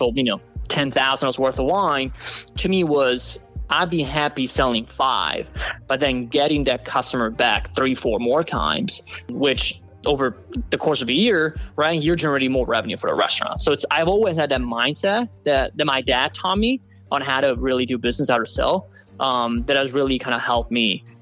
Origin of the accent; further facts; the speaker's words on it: Italy; kind of had a leg up because I was Italian.